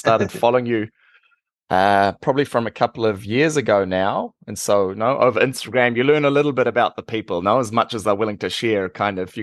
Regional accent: New Zealand; now in Germany; I'm from New Zealand. I've been here in Germany

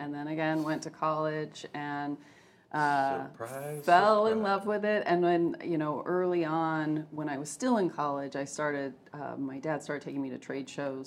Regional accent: California, United States; Born and raised in California, yep. Southern California. Ventura County is where I was born and raised, and then went to college in San Luis Obispo

